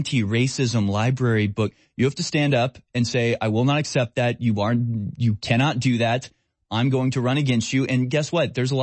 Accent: Houston, Texas, United States; I grew up in Houston. No school I went to past elementary school was any less than a third black, a third Hispanic, and a third white.

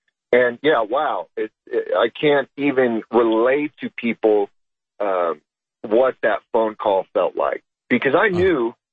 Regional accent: Colorado, United States; also born or lived in Kansas; And so basically we lived in the state of Kansas. I'm actually from Colorado

